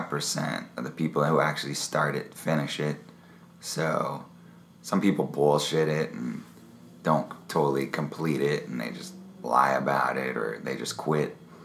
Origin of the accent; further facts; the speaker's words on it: Pennsylvania, United States; now in Bellingham, United States; I'm from Pennsylvania. I've been living in the Pacific Northwest for a long time in Seattle-Tacoma area in Bellingham.